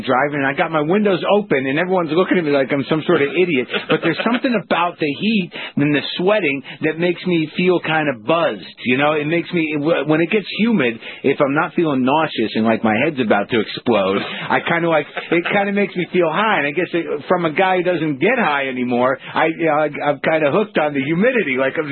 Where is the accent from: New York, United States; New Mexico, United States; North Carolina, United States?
New Mexico, United States; I'm a weird kind of guy. I grew up in New Mexico. My brother lives in Arizona.